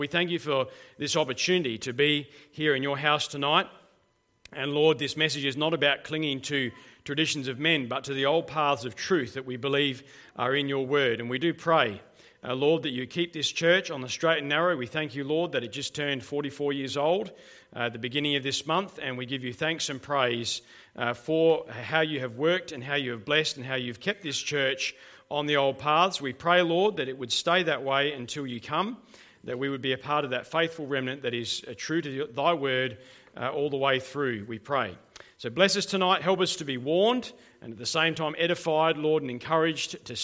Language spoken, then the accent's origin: English; Murray Bridge, South Australia, Australia; Where I grew up in Murray Bridge, we had a fairly steep driveway.